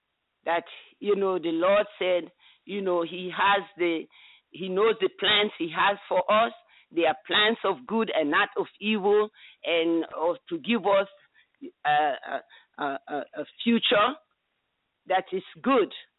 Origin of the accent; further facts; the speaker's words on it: Sierra Leone; Well, I grew up in Sierra Leone. We were Muslims, and you know, it's a small country, and we had a lot of troubles, you know, wars and everything, but now it's over.